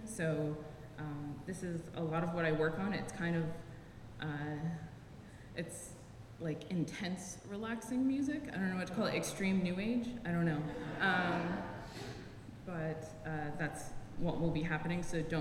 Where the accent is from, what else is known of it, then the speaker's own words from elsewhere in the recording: New Jersey, United States; when I grew up in New Jersey and would listen to WFMU